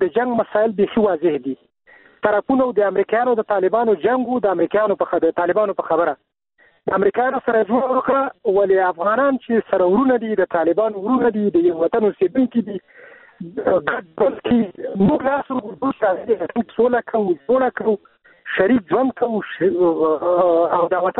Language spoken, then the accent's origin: Pashto; Afghanistan; دنیا ته وښي چې موږ افغانان یو